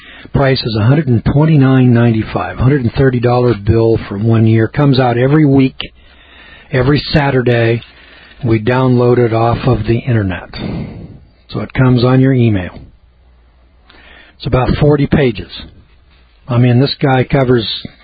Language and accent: English; Loleta, California, United States; Because I'm from Lolita, California, which is in what's known as the Eel River Valley. That is a valley with a river that runs through it.